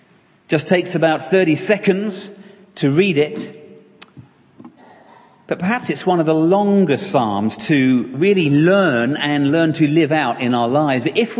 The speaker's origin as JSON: {"language": "English", "town": "Caterham", "region": "South East England", "country": "United Kingdom", "moved": "as an adult", "lives_now": "Aberdeen, United Kingdom", "said": "You'll guess from my accent, I don't hail from these parts. 2 years ago, my wife and I and our two little ones, they were little 2 years ago, moved up from Caterham in Surrey, just south of London"}